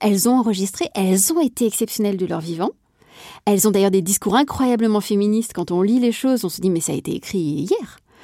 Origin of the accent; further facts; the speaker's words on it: Marseille, Provence-Alpes-Côte d'Azur, France; je suis marseillaise